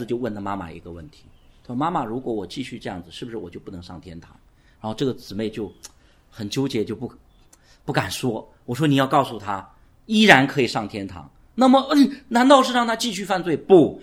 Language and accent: Chinese; China; 你不要想当然的以为说埃及跟我们中国人不一样，我们中国那个政坛呐、那些搞政治的人好黑暗的